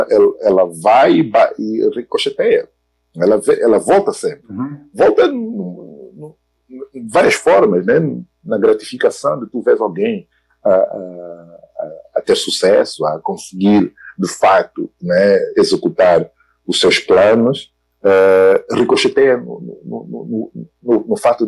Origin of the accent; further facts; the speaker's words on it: Angola; eu sou angolano